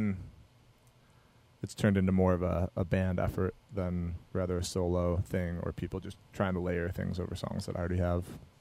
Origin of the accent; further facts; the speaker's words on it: Rochester, New York, United States; I'm from Rochester, New York, which is right on Lake Ontario.